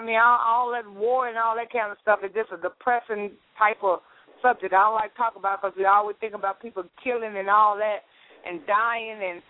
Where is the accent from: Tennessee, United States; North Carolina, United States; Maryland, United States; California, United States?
Tennessee, United States; Memphis; I'm from Memphis, Tennessee.